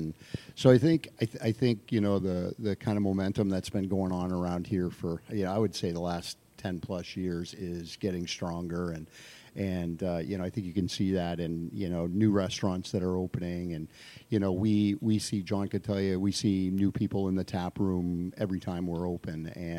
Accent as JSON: {"language": "English", "region": "Vermont", "country": "United States", "tie": "born or raised there", "lives_now": "Wallingford, United States", "said": "Yeah, I've lived here for a little over 35 years."}